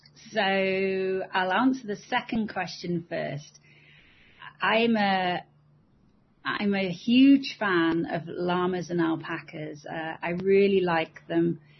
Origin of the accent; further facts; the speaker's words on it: United Kingdom; accent: British; I am obviously British from my accent.